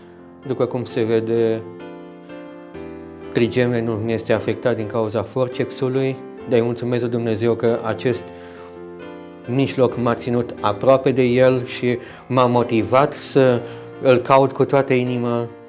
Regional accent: Lupeni, Hunedoara County, Romania; also born or lived in Petroșani; M-am născut în Petroșani, județul Hunedoara, în 1965, într-un orășel al minerilor, în care și acum simt pulsul pe care îl trăiam la vremea aceea

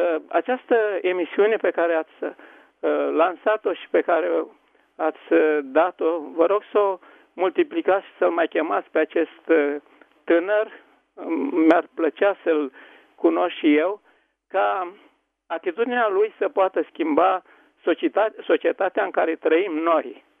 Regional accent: Bacău, Bacău County, Romania; Sunt din Bacău

